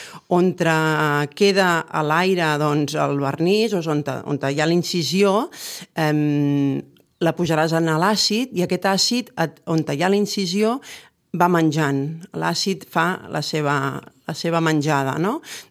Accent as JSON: {"language": "Catalan", "region": "Catalonia", "country": "Spain", "said": "Vinc del Maresme, he estiuejat tota la meva vida a la Costa Brava, des de molt petita."}